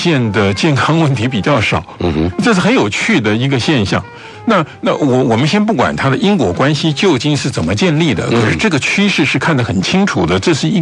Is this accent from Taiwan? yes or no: yes; Taiwan; 因为至少我自己在都市里面长大，我很难去说我能够了解农村的问题等之类的